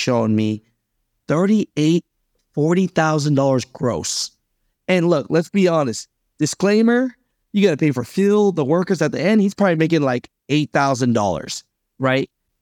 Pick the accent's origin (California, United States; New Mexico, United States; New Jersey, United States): California, United States; Hayward; born there; background, my heritage, you know, we're Vietnamese. And so we came over here, my family did, and I was born in Hayward, California, right? So I'm proud to be Vietnamese, but man, American first, man.